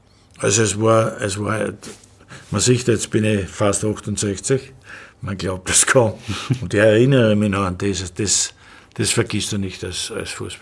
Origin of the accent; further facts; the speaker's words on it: Austria; Ich komme aus Österreich, bin von Rapid